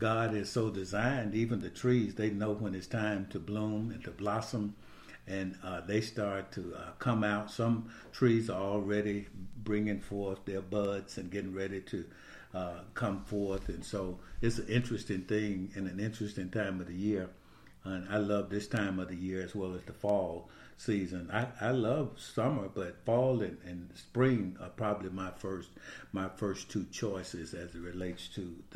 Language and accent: English; Michigan, United States; we brought our snow shovel with us when we came from Michigan.